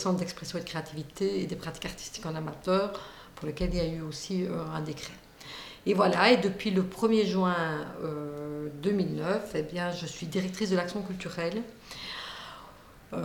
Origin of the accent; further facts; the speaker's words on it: Namur, Wallonia, Belgium; Je suis née le 3 juillet 1959, voilà, et je suis née à Namur, mais je n'habitais pas Namur, mais la région namuroise.